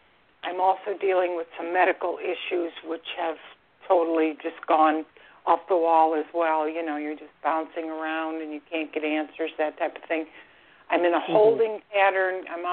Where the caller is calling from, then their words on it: Florida, United States; I'm calling from Florida.